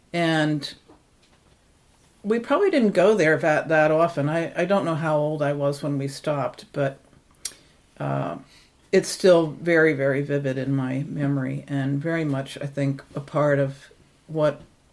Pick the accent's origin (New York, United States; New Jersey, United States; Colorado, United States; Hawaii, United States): New York, United States; Poughkeepsie; So my childhood growing up in Poughkeepsie was very similar in some ways